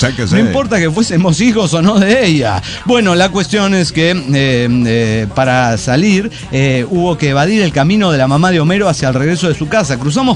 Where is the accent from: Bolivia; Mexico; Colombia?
Bolivia; Potosí; se recordó la gesta libertaria de Potosí. Mi ciudad natal.